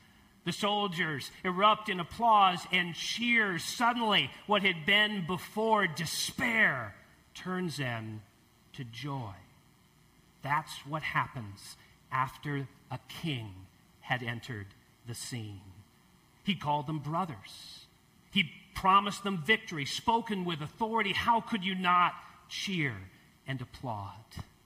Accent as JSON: {"language": "English", "country": "United States", "said": "You see, I'm American. I suspect many of you are too. And we don't live in a monarchy, you know?"}